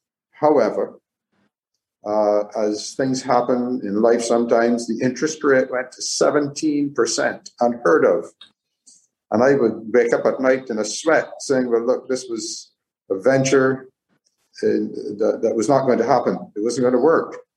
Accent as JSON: {"language": "English", "town": "Speightstown", "region": "Saint Peter", "country": "Barbados", "tie": "born or raised there", "said": "And the answer there is that I grew up around Spikestown, so I knew the town very well."}